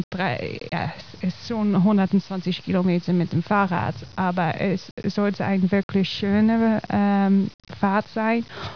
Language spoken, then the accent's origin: German; Netherlands; German is a second language; weil ich komme aus Niederlande, aber ich bin hier nie gekommen.